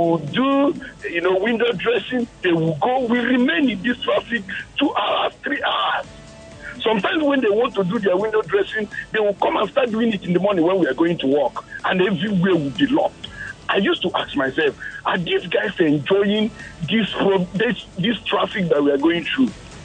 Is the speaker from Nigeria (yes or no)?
yes; Nigeria; Being a Nigerian and other Nigerians are suppressing you and subjecting you to inhuman. That's exactly the story of being a Nigerian